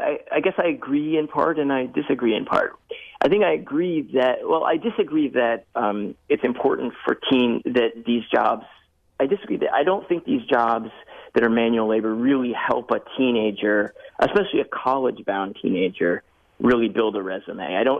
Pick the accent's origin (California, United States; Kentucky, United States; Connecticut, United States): Connecticut, United States; I grew up in Connecticut, in rural Connecticut, where we had the tobacco fields